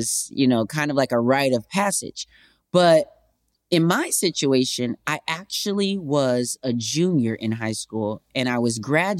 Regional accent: Racine, Wisconsin, United States; I grew up in Racine, Wisconsin, first of all. And which was just a hop, skip, and a jump from Milwaukee.

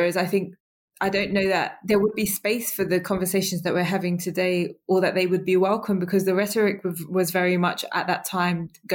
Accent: United Kingdom; what doesn't cause me to flinch when I describe myself is like British Asian. There's not a reason for that order. It's just like one of the delineations on our forms or whatever. So obviously British born in the UK and Asi

